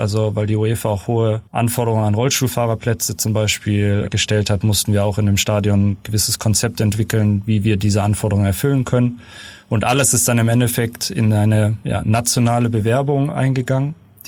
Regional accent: Southern Germany, Germany; Und außerdem komme ich ja ursprünglich aus Süddeutschland.

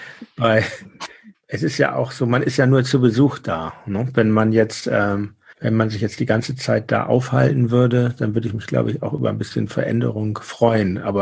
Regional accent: Hamburg, Germany; Ich komm ja aus Hamburg und bin dann irgendwann nach St. Pauli gezogen. Vorher wohnte ich in Altona und in St. Georg.

